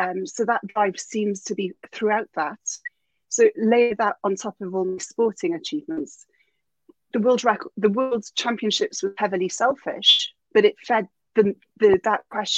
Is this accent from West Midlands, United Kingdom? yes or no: no; Wales, United Kingdom; now in London, United Kingdom; I'm Welsh. I'm turning 44 next month. I now live in a house here in London, but that's a new feature from 3 weeks ago. I'm very nomadic.